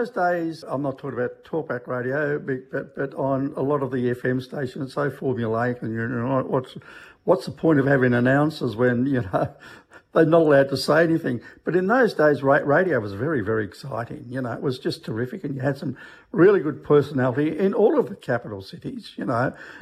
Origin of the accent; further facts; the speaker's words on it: Sydney, New South Wales, Australia; And I grew up in Sydney.